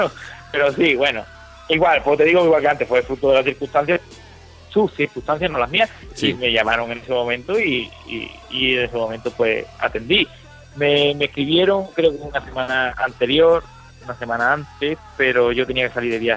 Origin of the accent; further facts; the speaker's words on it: Spain; Yo soy español de a pie, que tengo que trabajar, que soy autónomo